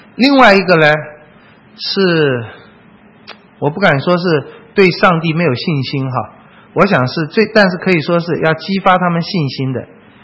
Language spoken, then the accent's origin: Chinese; China; 我们中国人真是对那个吃是很看重的